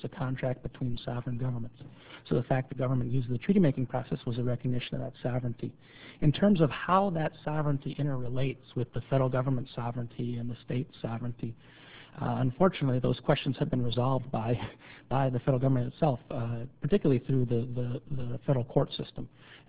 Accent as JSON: {"language": "English", "town": "St. Paul", "region": "Minnesota", "country": "United States", "tie": "born or raised there", "also_born_or_lived": "Michigan", "said": "Traverse Band of Ottawa in Michigan. We ended up in St. Paul when I started fifth grade."}